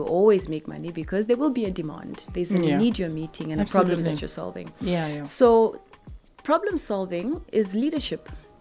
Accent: Onipa, Oshikoto, Namibia; But within Namibia, I'm a girl from Onipa. Mm-hmm. I was born in a small village mission town where my grandparents were the head of the church. My grandfather is a bishop.

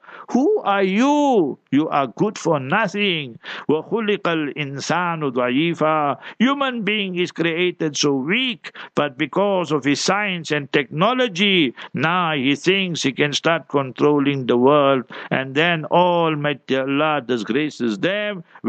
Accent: Heidelberg, Gauteng, South Africa; born there; When I was young, I was born in Heidelberg.

